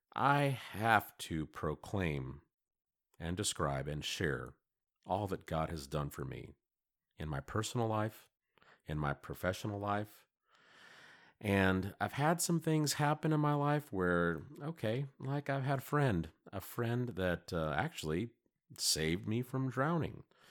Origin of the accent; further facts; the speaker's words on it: Texas, United States; Well, I'm from the Central Texas area, born and raised